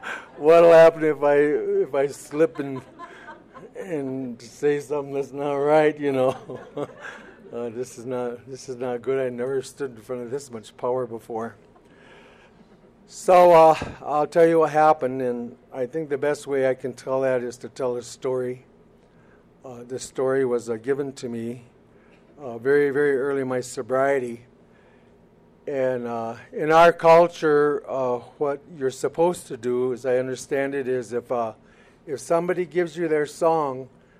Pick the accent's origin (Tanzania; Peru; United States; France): United States; So, I'm from the Mohican Nation. Our nation is a clan system, so I was born for the Turtle Clan.